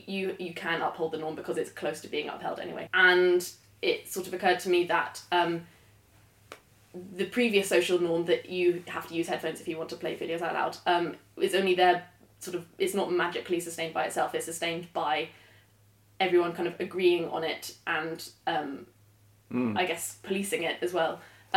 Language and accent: English; London, United Kingdom; when I was growing up in London, that wasn't a normal thing to do.